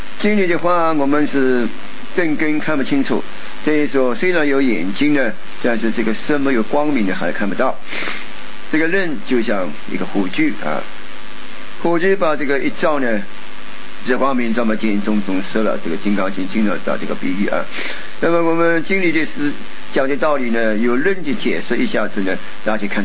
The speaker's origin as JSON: {"language": "Chinese", "region": "Sichuan", "country": "China", "said": "我们四川人就是什么，是一个什么，是四川一个什么武山峡是吧？"}